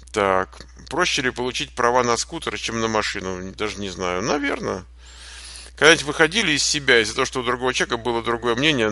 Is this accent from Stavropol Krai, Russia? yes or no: no; Moscow, Russia; я родился в Москве и прожил там 34 года своей жизни